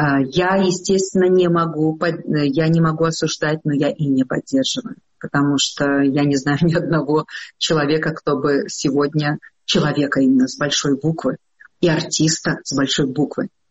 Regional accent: Belarus; Мы же белорусы терпеливые люди

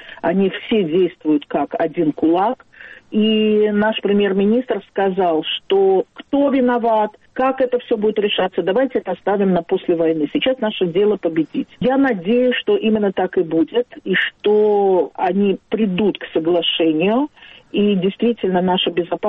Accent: Baku, Azerbaijan; now in Ashkelon, Israel; Я из Баку, да, я из Баку.

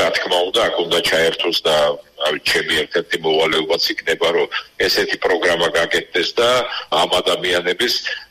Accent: Batumi, Adjara, Georgia; ეს თავისთავად ბათუმში დაბადებული გაზრდილი ვარ და სხვანაირად ვერ წარმოვიდგენია.

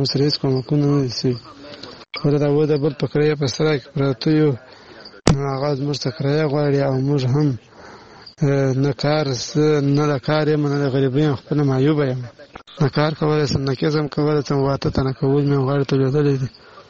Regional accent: Badghis, Afghanistan; also born or lived in Pakistan; now in Kandahar, Afghanistan; اصلي د بادغیس ولایت په نامه غاد ولسوالۍ یم، خو فلحال اوس په کندهار کې اوسېږم. موږ مهاجرین د پاکستان نه راغوښتي یو

